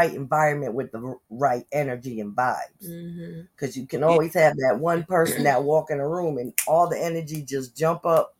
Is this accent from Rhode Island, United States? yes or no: yes; Rhode Island, United States; accent: Rhode Island; when I had my thick accent from Rhode Island, everybody wanted me to say certain things and certain words because of how I say it.